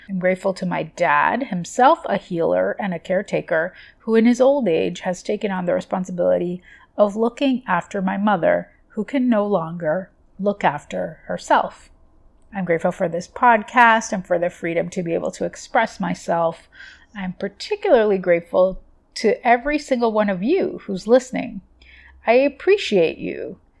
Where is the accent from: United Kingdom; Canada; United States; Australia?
Canada; also born or lived in Europe; I was born in Europe where Thanksgiving isn't a thing, and I grew up in Canada where Thanksgiving does exist, but is at a different time of year.